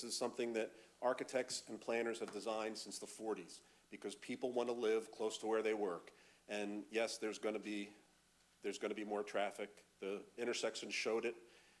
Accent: Ventnor City, New Jersey, United States; I'm on the planning board in my hometown of Ventnor City.

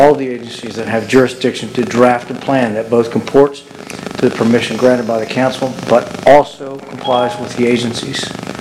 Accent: Bethany Beach, Delaware, United States; I was born and raised in Bethany Beach and still live in that coastal area today.

